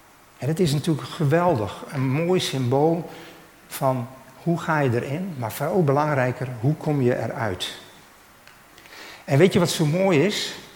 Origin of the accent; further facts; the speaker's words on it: Drachten, Friesland, Netherlands; Ik ben opgegroeid in Drachten, in de Wieken.